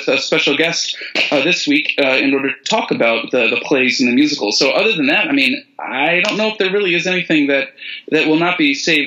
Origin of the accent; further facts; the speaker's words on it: Elmira, New York, United States; when I was growing up in Elmira, I would get, like, this, like, you know, you get, like, a little magazine.